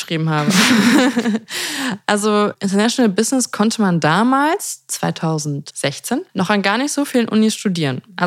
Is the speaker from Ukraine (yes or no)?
no; Australia; Und ich komme aus Australien, das werde ich schon schaffen.